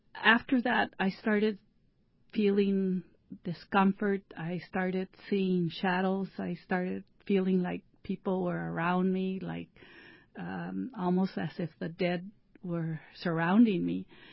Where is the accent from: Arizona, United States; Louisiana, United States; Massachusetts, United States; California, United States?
California, United States; also born or lived in Mexico; I was born in Mexico, but as a young child at 6 years old, my father immigrated us to the southern part of California, the lower desert. And so we came from beautiful mountain climate to 116 degrees in the summer in the lower desert.